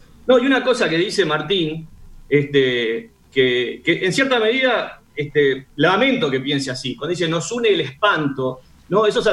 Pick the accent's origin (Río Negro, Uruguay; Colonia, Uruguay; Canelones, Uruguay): Río Negro, Uruguay; Young; moved away as an adult; now in Montevideo, Uruguay; Yo me crié en el campo, en Río Negro, cerca de Yunga, hasta los 20, 20 y pico años viví por allá, después me vine para acá.